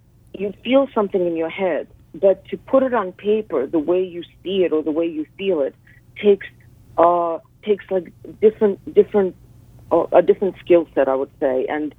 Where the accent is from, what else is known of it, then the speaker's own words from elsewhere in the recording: Russia; Russian. I was born and raised in Russia, yeah.